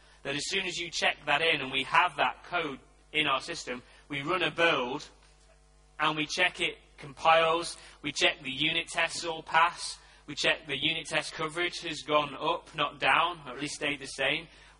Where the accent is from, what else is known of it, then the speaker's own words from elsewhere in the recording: England, United Kingdom; because I am English, of course.